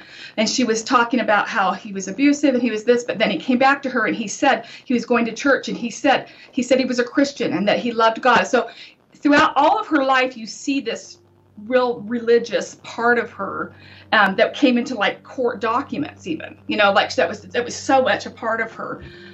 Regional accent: Utah, United States; I grew up in Utah. I am a member of the LDS Church.

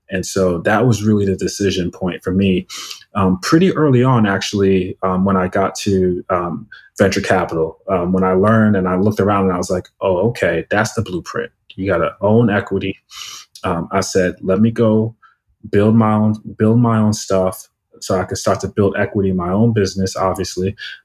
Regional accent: New York, United States; also born or lived in Nigeria; I'm Nigerian. I grew up in New York. I got to New York when I was 4 years old. I went to public school in New York, but then I went to a boarding high school in Virginia.

